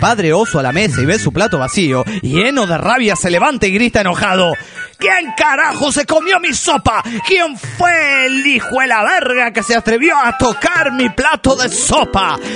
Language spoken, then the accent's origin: Spanish; Argentina; de Argentina.